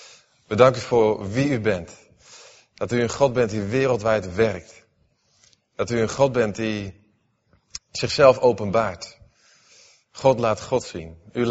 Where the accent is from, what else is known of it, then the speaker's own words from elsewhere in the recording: Netherlands; toen dacht ik van ja, als wij als Nederlanders 's ochtends wakker worden op zondagochtend.